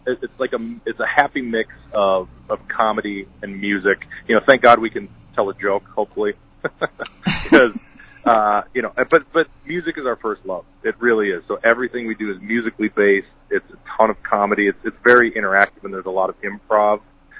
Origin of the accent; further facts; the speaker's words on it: Minnesota, United States; Yeah, so we're both from Minnesota, absolutely. This is hometown stuff for us.